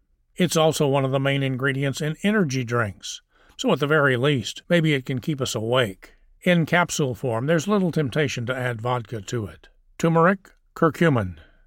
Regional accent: United Kingdom; I'm British and therefore love curry

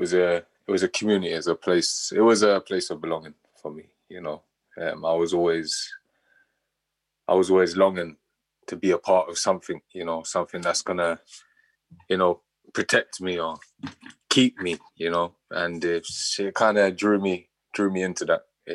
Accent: London, United Kingdom; Well, I grew up in Brixton, South London, Whitesword.

